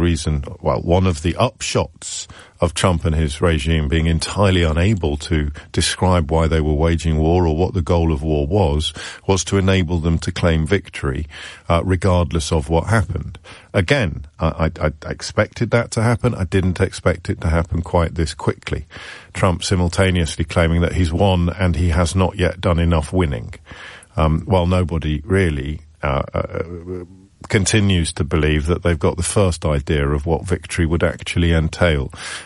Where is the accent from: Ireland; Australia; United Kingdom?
United Kingdom; our big question as British people was whether or not the British government should get more involved